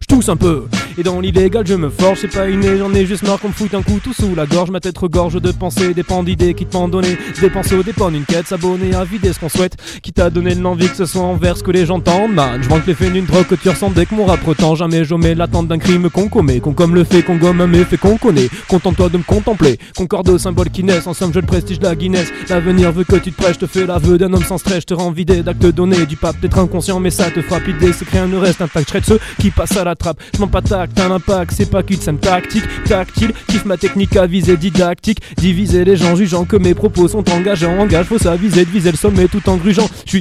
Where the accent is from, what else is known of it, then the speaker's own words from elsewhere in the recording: Villeneuve-d'Ornon, Nouvelle-Aquitaine, France; on vient de Villeneuve-d'Ornon, à côté de Bordeaux.